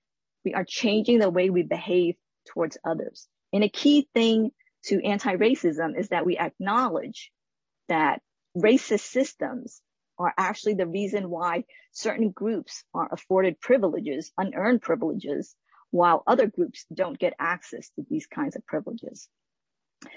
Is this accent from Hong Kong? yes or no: yes; Hong Kong; moved away; I am an immigrant from Hong Kong, also a first-generation college graduate.